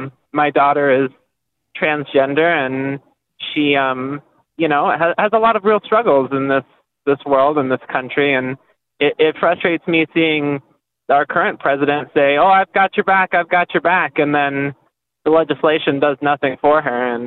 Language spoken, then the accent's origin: English; Gulf Coast, United States; I mean, I grew up on the Gulf, and I was there when the big oil spill happened